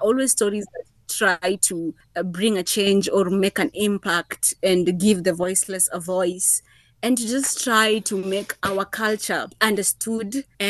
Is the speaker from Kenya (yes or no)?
yes; Kenya; growing up as a Kenyan girl in our community, we were told a lot of do's and don'ts.